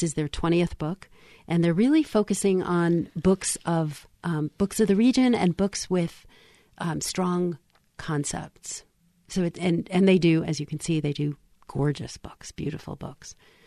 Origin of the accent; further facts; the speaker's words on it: New York, United States; And I'm a New Yorker, and so I don't believe easily